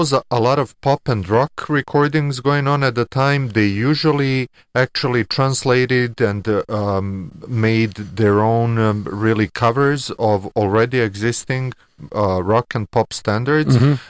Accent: Serbia; I'm originally from Serbia, which was part of the former Yugoslavia, and I was born and raised in Yugoslavia.

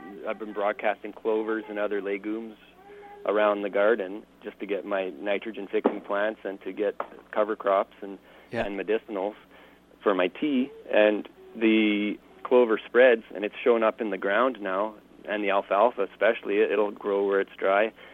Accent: Edmonton, Alberta, Canada; I grew up in Edmonton where we had this perfect lawn, and my dad had me dragging the Weed-X bar and mowing

